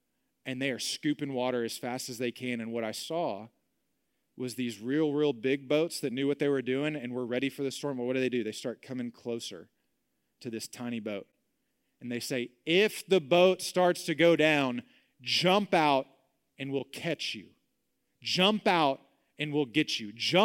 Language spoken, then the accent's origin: English; Beaumont, Texas, United States; I grew up in Beaumont. I grew up on the coast. We got to go fishing a good bit in salt water.